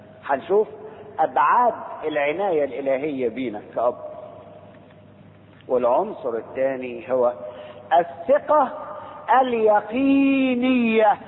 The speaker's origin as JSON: {"language": "Arabic", "country": "Egypt", "said": "في مثل يقولوه عندنا في مصر، مش عارف عارفين ولا لا، او عندكم زي ولا لا"}